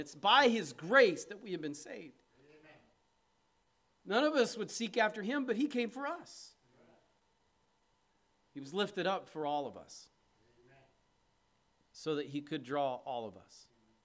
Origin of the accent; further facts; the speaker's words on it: United States; I am an American, but this isn't my home.